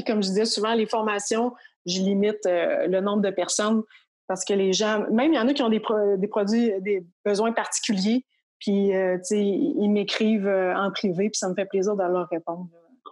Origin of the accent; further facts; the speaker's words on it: Quebec, Canada; now in Québec, Canada; moi je viens du Bas-Saint-Laurent